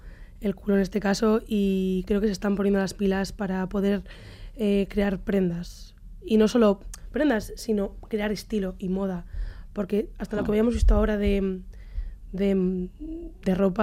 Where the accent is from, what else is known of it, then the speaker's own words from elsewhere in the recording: Barakaldo, Basque Country, Spain; Digo, pero yo soy de Baracaldo